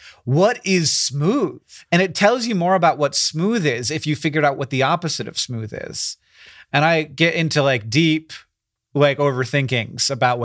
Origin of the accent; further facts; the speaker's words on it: Florida, United States; because I grew up in Florida and sometimes you just dig for fun